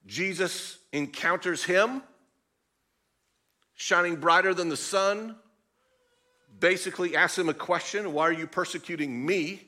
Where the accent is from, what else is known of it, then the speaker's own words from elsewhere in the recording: Oregon, United States; When I was born, naturally, I was born in Oregon to this amazing couple.